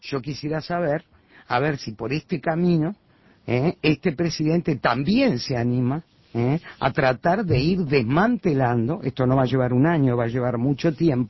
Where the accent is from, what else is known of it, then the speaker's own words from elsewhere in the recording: Uruguay; nosotros lo vivimos también como uruguayos y como uruguayas.